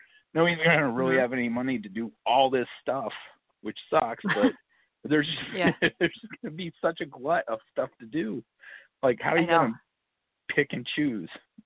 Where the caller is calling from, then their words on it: Key Largo, Florida, United States; I'm in Key Largo, Florida.